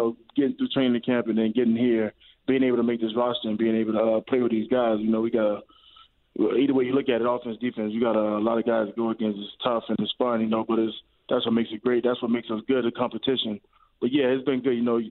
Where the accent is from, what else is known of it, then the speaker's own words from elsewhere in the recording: Miami, Florida, United States; But, no, I was growing up in Miami. I wasn't a Dolphins fan.